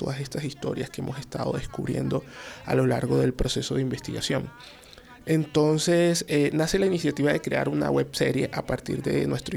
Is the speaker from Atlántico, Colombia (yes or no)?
yes; Barranquilla, Atlántico, Colombia; yo crecí en Barranquilla